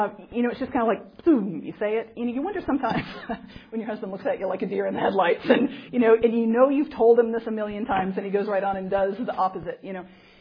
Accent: Pennsylvania, United States; I grew up in Pennsylvania on a farm

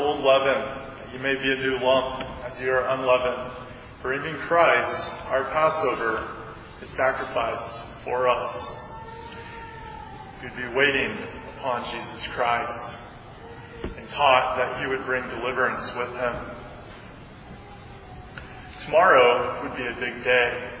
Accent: Lincoln, Nebraska, United States; I grew up in Lincoln, Nebraska.

